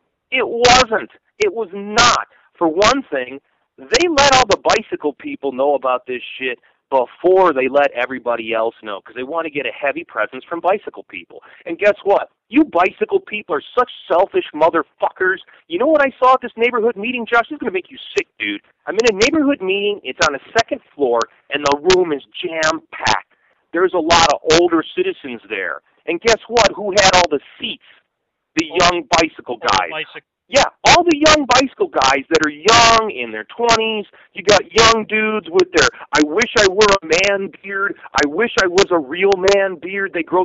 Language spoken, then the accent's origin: English; Chicago, Illinois, United States; Well, dude, I grew up in Chicago. And in Chicago, I grew up around several major intersections, around several major traffic corridors in the city of Chicago.